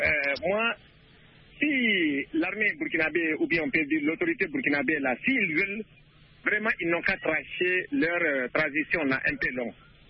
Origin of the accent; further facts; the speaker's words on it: Niger; Parce que moi, je suis du Niger. Moi, dans mon pays, il n'y a pas un village là où les djihadistes sont pris.